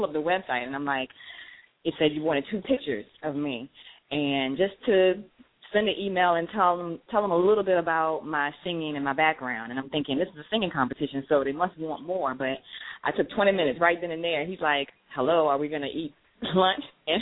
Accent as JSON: {"language": "English", "town": "Farmville", "region": "Virginia", "country": "United States", "said": "because I'm from Farmville, Virginia, and do you know where that is?"}